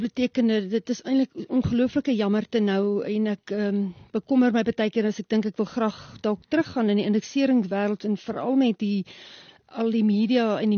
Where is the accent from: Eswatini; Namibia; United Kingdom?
Namibia; now in South Africa; eintlik meer 'n woestynkind. Ek hou baie van die bos en die woestyn, maar die woestyn lê my baie na in die hart. As gevolg van die feit dat ek eintlik maar groot geword het in Suidwes. Ja, so ons is nou baie jare in die Republiek.